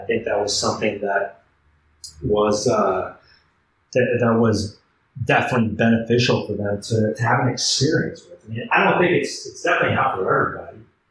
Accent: Wisconsin, United States; moved away as an adult; I grew up in Wisconsin, lived in Wisconsin pretty much my entire life up to about 32, 33 years old.

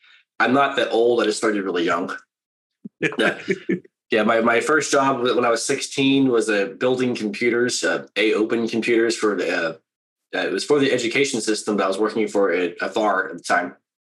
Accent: United States; now in Vancouver, Canada; I am in the west coast of Canada in Vancouver. I'm a they call it a hoser poser. I'm an American living in Canada.

